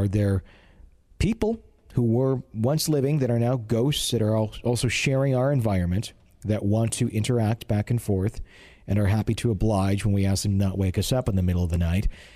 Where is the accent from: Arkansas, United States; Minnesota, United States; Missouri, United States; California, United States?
Missouri, United States; I grew up in Southwest Missouri in a small farming community.